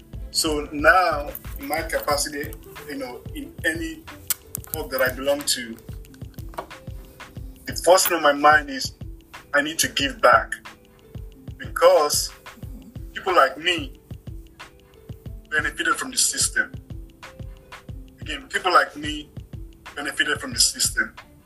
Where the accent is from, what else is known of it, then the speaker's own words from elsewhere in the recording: Lagos, Nigeria; So obviously I was born in Lagos and I grew up in a military household, right?